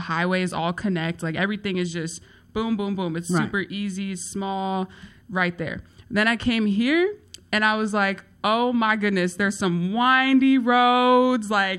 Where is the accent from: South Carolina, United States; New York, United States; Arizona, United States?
Arizona, United States; Chandler; I come from a small town. It's called Chandler, Arizona.